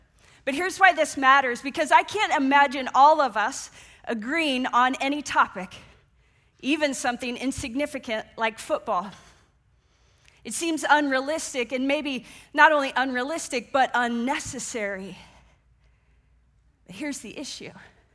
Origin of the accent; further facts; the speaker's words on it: Kansas City, Missouri, United States; I'm from Kansas City, and I have a dad and a brother, and we are diehard, passionate fans.